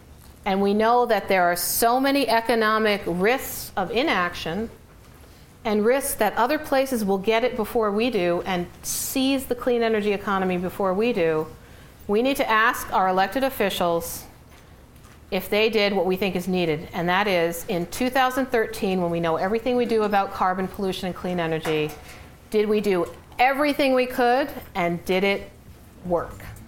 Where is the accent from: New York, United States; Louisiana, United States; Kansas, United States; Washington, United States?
New York, United States; I grew up in New York, and let me tell you, rainy New Jersey and cloudy New Jersey.